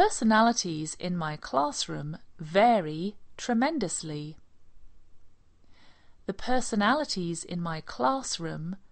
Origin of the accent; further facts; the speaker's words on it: England, United Kingdom; now in United States; Well, that's because I'm English.